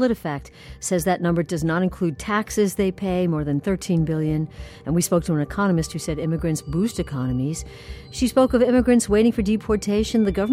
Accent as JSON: {"language": "English", "region": "New York", "country": "United States", "said": "What happened to the Yankees? I am from New York originally."}